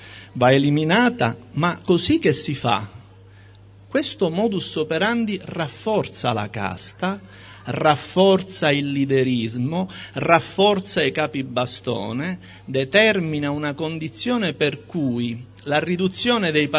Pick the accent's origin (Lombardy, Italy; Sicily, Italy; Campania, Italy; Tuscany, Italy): Sicily, Italy; Sono convinto che da siciliano e da convinto fautore della rappresentanza democratica, tanto più da siciliano, noi non si possa che votare no